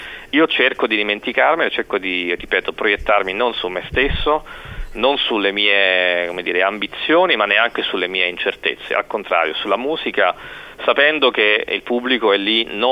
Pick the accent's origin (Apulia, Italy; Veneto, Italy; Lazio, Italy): Lazio, Italy; Latina; moved away as an adult; now in Tuscany, Italy; Io sono nato alla clinica San Marco e sono vissuto a Latina peraltro per 30 anni, fino a quando poi non mi sono sposato, mi sono trasferito in Toscana